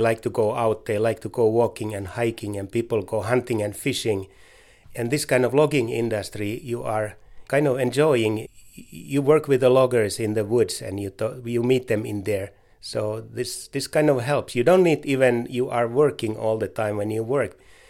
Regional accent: Kuopio, North Savo, Finland; English is a second language; moved away as an adult; now in Rhinelander, United States; I'm from Kuopio, that is in the southeastern part of the country, and it's not far from where Ponzi is located. So I kind of came back to my roots. I was born and grown on a farm

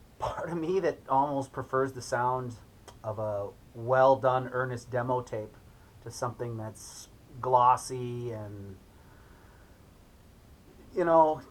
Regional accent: Duluth, Minnesota, United States; now in Brainerd, United States; I'm from the Duluth area. I had a record label there for maybe 10 years. I moved to the Brainerd area about 10 years ago.

